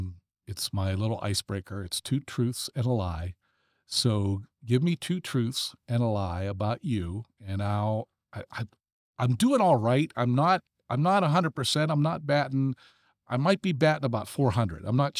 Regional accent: Ohio, United States; You know, I grew up in the Mahoning Valley, and I can remember as vividly as if I was Ralphie on A Christmas Story, spending time in downtown Youngstown at Christmas time

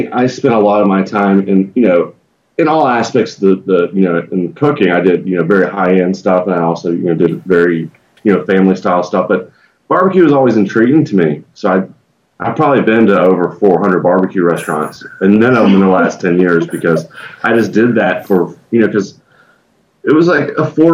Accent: Tennessee, United States; my family was Texas ranchers, and I grew up in the Smoky Mountains of East Tennessee, and, you know, barbecue was always kind of like a cultural thing

